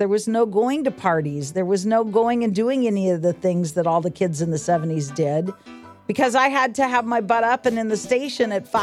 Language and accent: English; Reedsport, Oregon, United States; I grew up on the Southern Oregon coast.